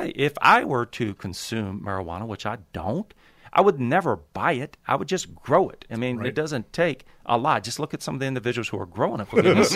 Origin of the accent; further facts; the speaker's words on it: Texas, United States; I'm from Texas, in the state of Texas. We do have what's known as dry counties.